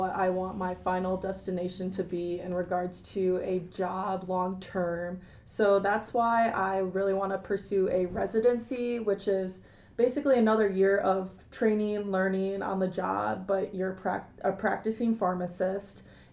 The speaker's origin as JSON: {"language": "English", "region": "Wisconsin", "country": "United States", "said": "I'm from Wisconsin, so I'm applying to places in Wisconsin, Chicago, Indianapolis, Tennessee area. So I want to stay in the Midwest"}